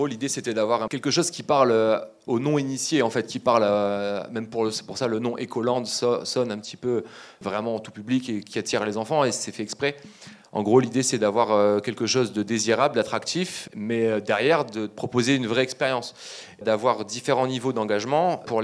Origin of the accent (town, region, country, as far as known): Arras, Hauts-de-France, France; born or raised there